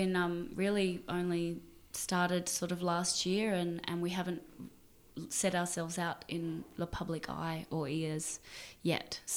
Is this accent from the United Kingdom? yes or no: no; Kununurra, Western Australia, Australia; Ah, well, I can tell you where I grew up. In Kununurra in the northeast Kimberley.